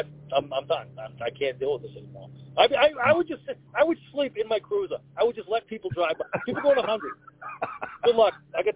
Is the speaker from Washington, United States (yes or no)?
no; North Andover, Massachusetts, United States; I grew up in North Andover.